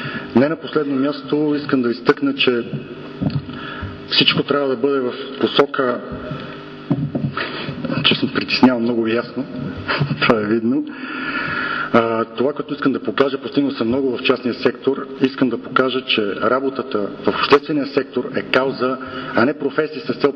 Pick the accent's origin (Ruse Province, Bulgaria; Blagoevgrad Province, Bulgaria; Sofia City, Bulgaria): Sofia City, Bulgaria; Sofia; от София съм, магистър съм